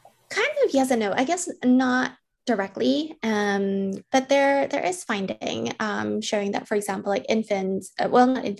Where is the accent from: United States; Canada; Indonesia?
Indonesia; Jakarta; So I grew up in Indonesia, in Jakarta, when I was 9 or 10.